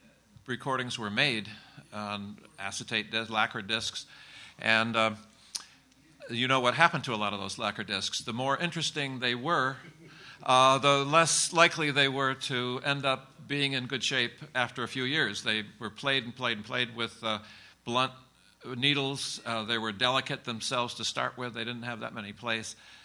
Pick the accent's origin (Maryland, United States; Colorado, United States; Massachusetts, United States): Massachusetts, United States; Springfield; concert in Springfield, Massachusetts, which is his American concert debut is in the flesh. That's my hometown